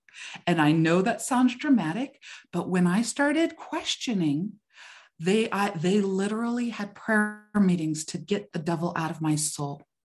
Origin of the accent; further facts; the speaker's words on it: Gallup, New Mexico, United States; born there; For example, I was born in Gallup, New Mexico, on the Navajo Reservation in the 70s, actually 1970. So I'm a Gen X. My father is full-blood Navajo.